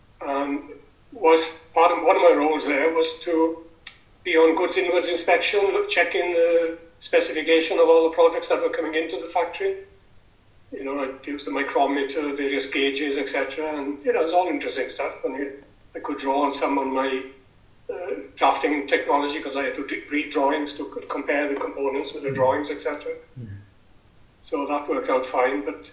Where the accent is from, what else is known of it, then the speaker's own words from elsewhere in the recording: Wales, United Kingdom; But anyway, we made a welcome, as Welsh people do to strangers.